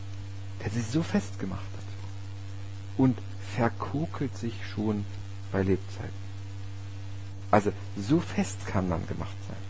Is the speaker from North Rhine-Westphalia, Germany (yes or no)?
no; Grottendorf, Saxony, Germany; ich bin ja in Grottendorf aufgewachsen, das ist ein Dorf, was in so einem Erzgebirge, also im Tschubertal, liegt, auf 6 Kilometer Längenausdehnung, und die größte Breite sind vielleicht 0,5 Kilometer.